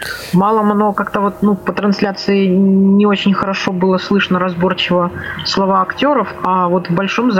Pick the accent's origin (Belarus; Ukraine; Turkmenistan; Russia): Belarus; Сам я из Беларуси